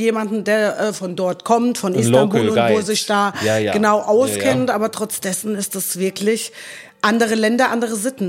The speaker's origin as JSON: {"language": "German", "town": "Rödermark", "region": "Hesse", "country": "Germany", "tie": "born or raised there", "said": "Wenn wir dann so in meine Hut fahren, dann nach Rödermark"}